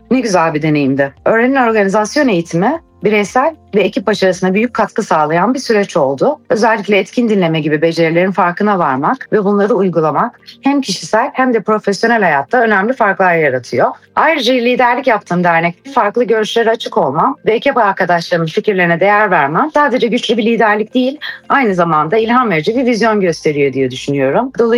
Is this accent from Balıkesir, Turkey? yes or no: no; Gaziantep, Turkey; 1985 doğumluyum. Gaziantepliyim.